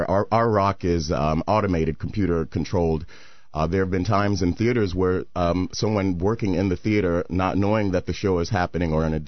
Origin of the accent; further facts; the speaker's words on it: Georgia, United States; I'm from Georgia.